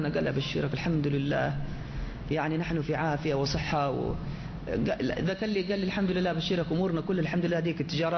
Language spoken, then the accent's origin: Arabic; Jeddah, Makkah Province, Saudi Arabia; وهذه كلها صارت في الفترة الأخيرة عندنا في جدة